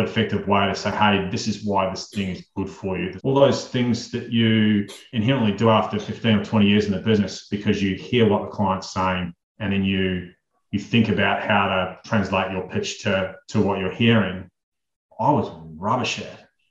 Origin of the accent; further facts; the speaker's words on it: New Zealand; moved away as an adult; now in Australia; I am a Kiwi, but I've been living here since 2004.